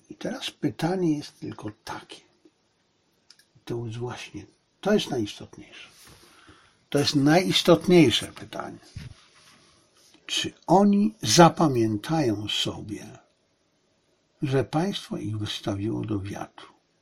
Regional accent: China; A ja jestem Chińczyk, ta moja chińska część mojego jestestwa jest pogrążona w żalu.

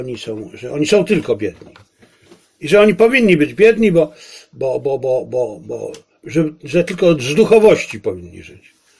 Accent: Zabrze, Silesian Voivodeship, Poland; Moją małą ojczyzną jest Zabrze.

